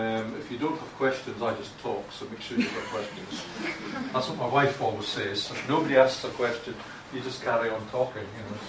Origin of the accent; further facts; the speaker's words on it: Scotland, United Kingdom; I'm not English, I'm Scottish. I have a slightly different accent from some people